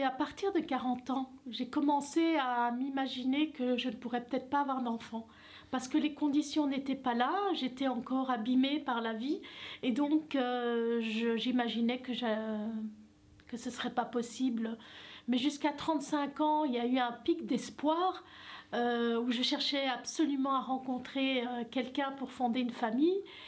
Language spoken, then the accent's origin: French; Morocco; dans la culture d'où je viens, donc du Maroc, c'est très présent, en fait.